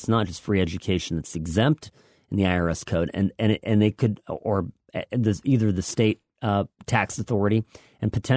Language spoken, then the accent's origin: English; United States; as a capitalist and as an American